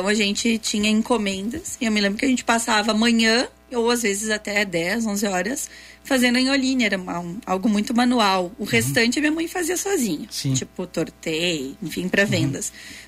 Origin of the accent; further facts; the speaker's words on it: Caxias do Sul, Rio Grande do Sul, Brazil; Bom, eu sou nascida de Caxias do Sul, bem ali no bairro Kaiser de Caxias, que na época não era muito central, né?